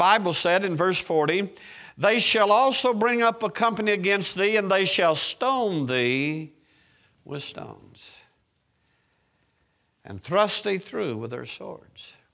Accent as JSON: {"language": "English", "town": "Knoxville", "region": "Tennessee", "country": "United States", "tie": "born or raised there", "said": "I grew up in Knoxville, Tennessee, and I, of course, we did wintertime, you do your own hunting."}